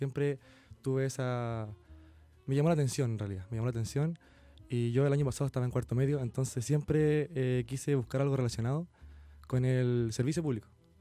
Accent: Viña del Mar, Valparaíso, Chile; Bueno, yo soy de Gómez Carreño.

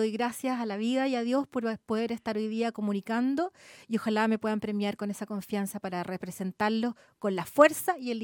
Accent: San Antonio, Valparaíso, Chile; vengo de San Antonio, que también es una comuna relativamente chica, no es de las más chiquititas

